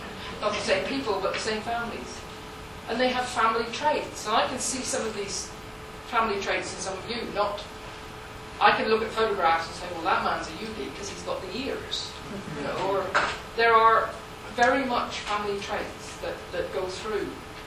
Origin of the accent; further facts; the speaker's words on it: South West England, United Kingdom; The one good thing about being Cornish is that because we are the way we are, our records were kept.